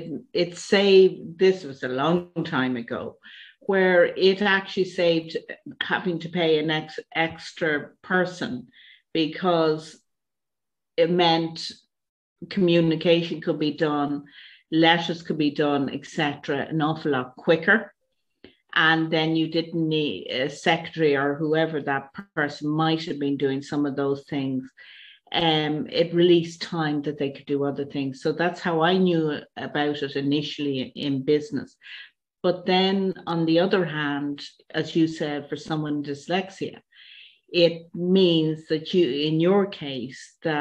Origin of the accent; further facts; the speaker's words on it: Ireland; accent: Irish; used it years ago, and I'm Irish, and Irish people can't pronounce their T's. It just is a national thing. We can't pronounce our T's. So I would talk to Dragon, and it had a huge problem with my Irish accent.